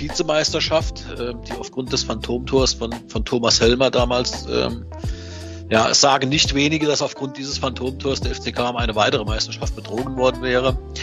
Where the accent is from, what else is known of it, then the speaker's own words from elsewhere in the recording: Rhineland-Palatinate, Germany; born there; Ich bin gebürtiger Pfälzer, da bleibt ja keine große Wahl.